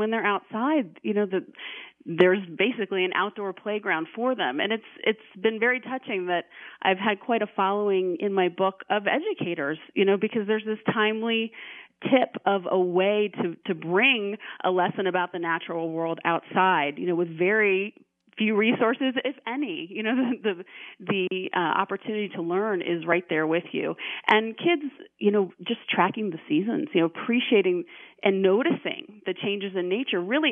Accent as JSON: {"language": "English", "region": "Virginia", "country": "United States", "tie": "born or raised there", "also_born_or_lived": "Illinois", "said": "we moved from Illinois to Virginia when I was four, and I never had a garden again."}